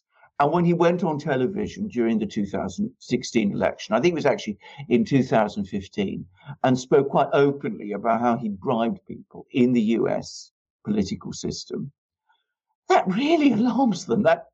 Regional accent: Greece; English is a second language; moved away; I come from Greece, and Greece is a country where corruption is very widespread and very rife. One of the reasons, by the way, why I don't live there or chose not to live there.

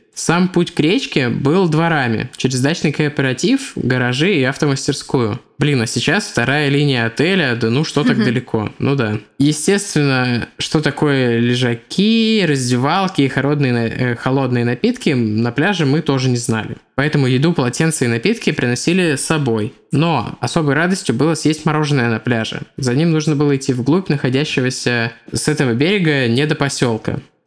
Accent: Astrakhan, Astrakhan Oblast, Russia; Я из Астрахани. Засрахани. Пожалуй, самое точное определение города.

